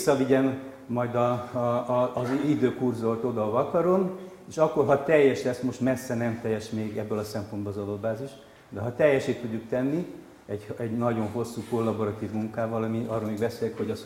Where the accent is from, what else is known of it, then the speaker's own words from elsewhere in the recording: Dunaújváros, Fejér, Hungary; born there; kiválasztom Fejér megyét, kiválasztom, na mit választok ki, ahol én születtem, és az bizony 56-ban még Sztálinváros volt.